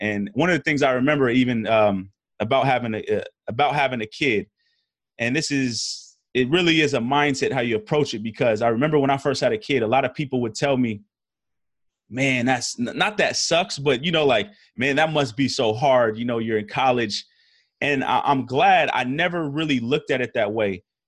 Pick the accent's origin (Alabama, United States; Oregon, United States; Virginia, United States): Oregon, United States; Portland; I am from Portland, Oregon. Third of four boys, Nigerian pops. Mom's from California. And grew up playing soccer.